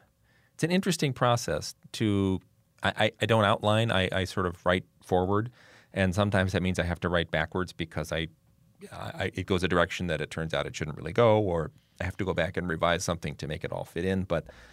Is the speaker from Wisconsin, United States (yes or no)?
yes; Milwaukee, Wisconsin, United States; also born or lived in Seattle, United States; So I wrote a book about Milwaukee, which is easy because I grew up in Milwaukee. I live here now.